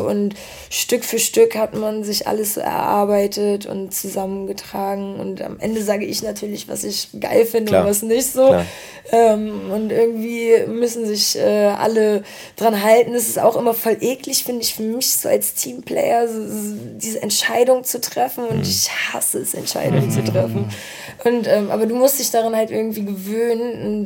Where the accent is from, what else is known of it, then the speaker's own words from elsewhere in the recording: Northern Germany, Germany; ich bin ja auch ein Kind des Nordens